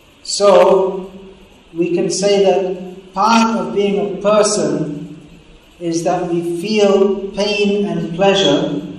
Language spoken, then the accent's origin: English; England, United Kingdom; and I'm from England